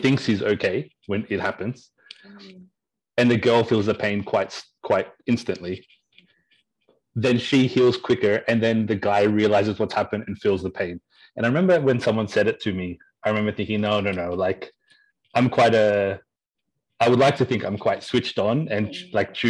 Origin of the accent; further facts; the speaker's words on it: Australia; now in Canada; I was from Australia. I'm currently based in Canada